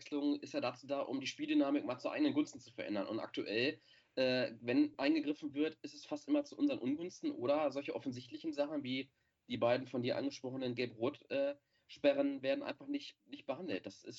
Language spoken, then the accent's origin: German; Hanover, Lower Saxony, Germany; als Hannoveraner